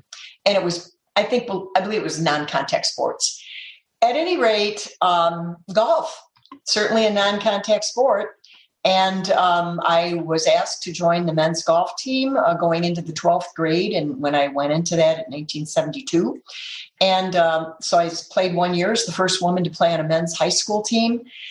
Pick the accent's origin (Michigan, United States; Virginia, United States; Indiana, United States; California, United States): Michigan, United States; Detroit; I grew up in Detroit. My father was a firefighter. My mother was a homemaker.